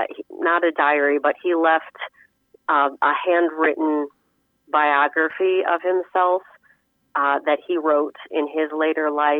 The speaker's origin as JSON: {"language": "English", "town": "Rockford", "region": "Illinois", "country": "United States", "tie": "born or raised there", "said": "at a living history village where I grew up in Rockford, Illinois."}